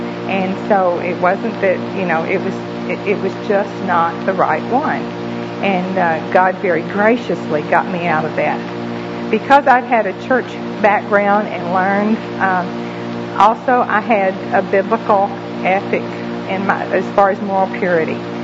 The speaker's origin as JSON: {"language": "English", "town": "Corpus Christi", "region": "Texas", "country": "United States", "tie": "born or raised there", "said": "But I was raised in Corpus Christi, Texas, and went to the University of Corpus Christi."}